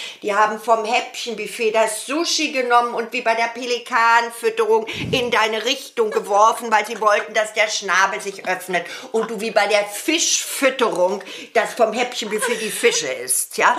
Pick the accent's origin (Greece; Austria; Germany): Germany; West Germany; ich bin aus dem Westen